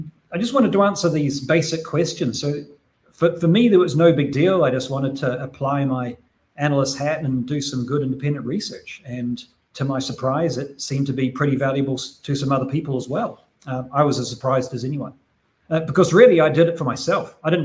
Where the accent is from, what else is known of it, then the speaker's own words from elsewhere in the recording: New Zealand; So growing up in New Zealand and being in a small rural community when I was growing up